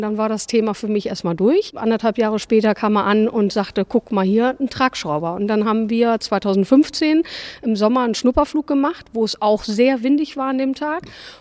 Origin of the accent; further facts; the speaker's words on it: Lower Saxony, Germany; now in Hanover, Germany; Ich komme eigentlich aus dem Ammerland und bin hier vor vielen Jahren hergezogen nach Hannover.